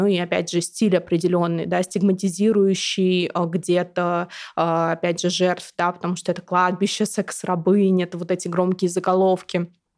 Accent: Urals, Russia; потому что я сама с Урала

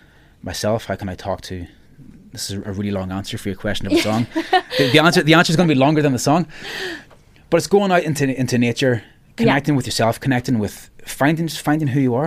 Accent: Ireland; accent: Irish; growing up in Ireland, and I kind of joke the only thing I have that's Irish is the accent and the humour

